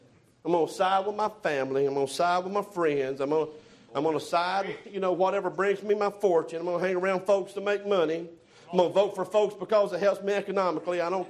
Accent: Alabama, United States; I'm from South Alabama, and I started out.

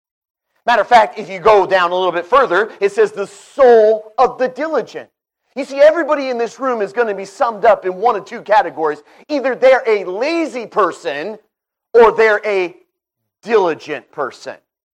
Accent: Indiana, United States; we're from Northwest Indiana, Chicago area. I grew up, and amen, I'm a Cubs fan

